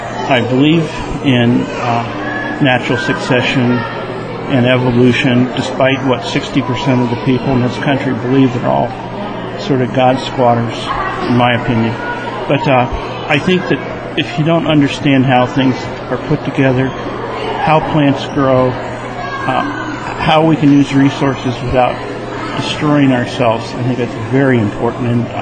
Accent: Watertown, New York, United States; I'm from Watertown, New York. It's the eastern end of Lake Ontario.

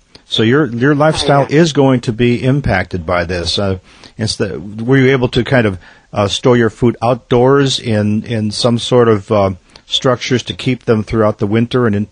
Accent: Minnesota, United States; I grew up in Minnesota, which is possibly almost as difficult as Shishmaref at many times because of the snow and the cold and the winters and 30 below and 40 below and 60 below.

